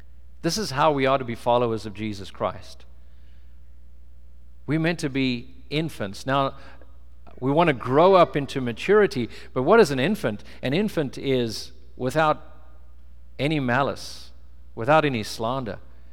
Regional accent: South Africa; born there; But I'm an American citizen, but I was born in South Africa. So I have a South African citizenship, but I'm an African-American of European descent, but an African-American of European descent that speaks an English language.

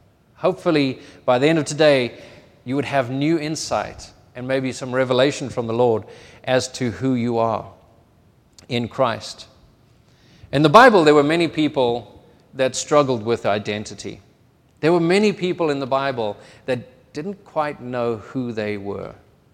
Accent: South Africa; I said, I'm a father, South African. I'm American.

